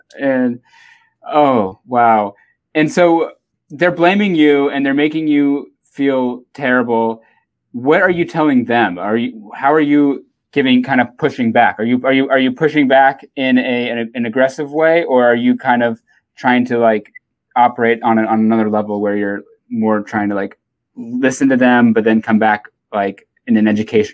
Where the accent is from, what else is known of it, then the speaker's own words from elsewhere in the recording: San Diego, California, United States; Where in SoCal? Because I was raised in San Diego.